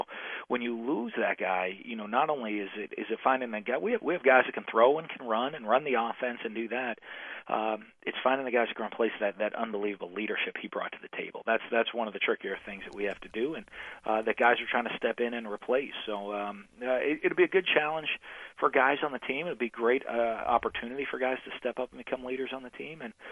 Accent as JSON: {"language": "English", "region": "Northeast", "country": "United States", "said": "I'm from the Northeast, and he's a Northeasterner"}